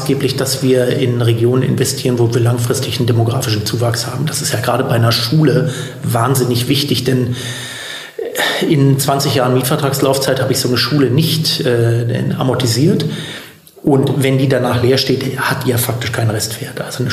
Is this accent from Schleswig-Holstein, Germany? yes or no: no; Berlin, Germany; born there; Das bedauere ich als gebürtiger Berliner natürlich sehr.